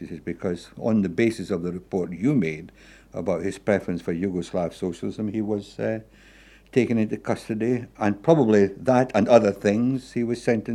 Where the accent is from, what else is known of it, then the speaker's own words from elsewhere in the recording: United Kingdom; I was a communist from Britain. They seemed to be doing all the things that we worked for in Britain.